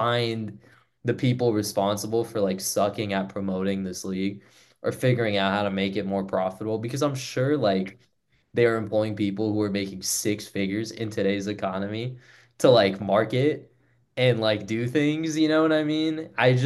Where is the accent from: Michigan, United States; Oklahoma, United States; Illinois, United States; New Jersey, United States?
New Jersey, United States; just hear me out. Like, I'm from Jersey.